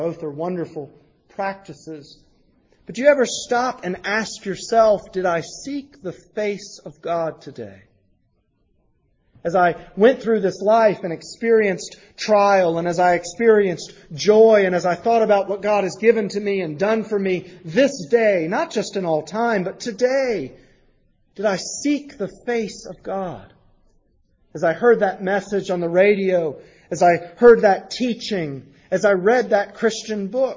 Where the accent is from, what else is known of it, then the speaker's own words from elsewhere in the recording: the South, United States; Well, I'm an American. I'm a Southerner.